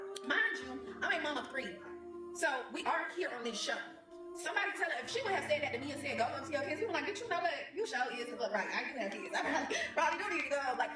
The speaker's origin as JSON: {"language": "English", "region": "Florida", "country": "United States", "said": "Because I'm from South Florida, and y'all hate the way we talk when we argue."}